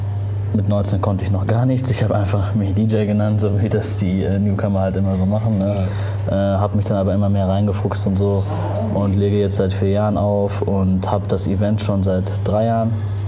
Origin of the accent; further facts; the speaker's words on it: Arnsberg, North Rhine-Westphalia, Germany; Ich bin in Arnsberg aufgewachsen, lebe da immer noch. Das ist eine Kleinstadt in der Nähe von Dortmund.